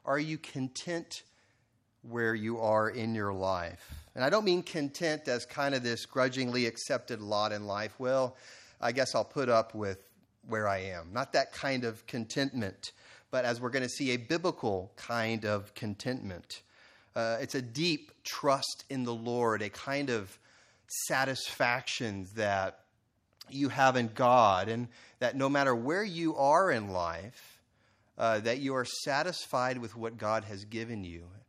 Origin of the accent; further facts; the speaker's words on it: Katy, Texas, United States; When I went to school in California, I would tell people that I grew up in Katy, Texas, and they would always give me a really strange look.